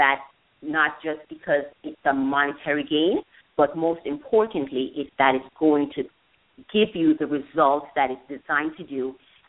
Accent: Jamaica; Growing up in Jamaica, let me tell you what it was.

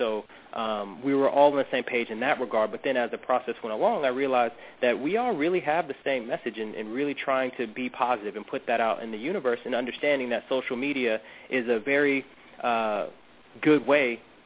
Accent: the South, United States; it struck a chord with me because I grew up in the South. And, you know, as a black male growing up in the South, you get it from all angles.

